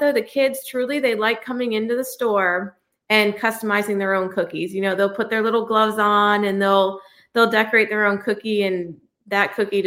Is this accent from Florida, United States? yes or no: yes; Florida, United States; also born or lived in Connecticut / Port Charlotte / Tampa / Fort Myers; I was born in Connecticut, but we moved to Florida. I was in elementary school. We actually moved to Port Charlotte, then kind of bounced to Tampa and then made our way to Fort Myers.